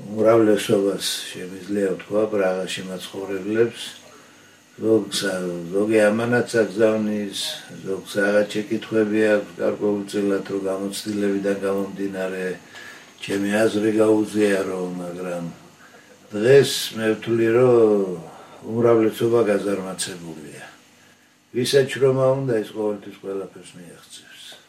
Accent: Tbilisi, Georgia; also born or lived in Batumi; დავიბადე ბათუმში დავიზარდე თბილისში დიდოვეში ეზოში ვისწავლე ფეხბურთის თამაში.

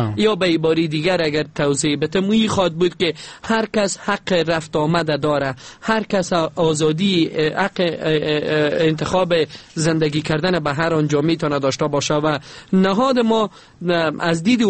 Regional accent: Afghanistan; حداقل ما به عنوان یک افغان، نه به عنوان یک سخنگوی اداری ملل متحد

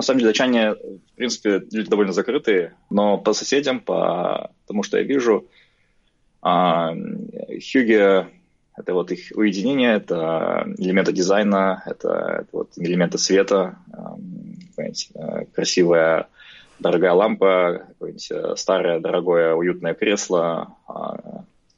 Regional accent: Kazakhstan; Мы же, казахи, привыкли к потрясениям

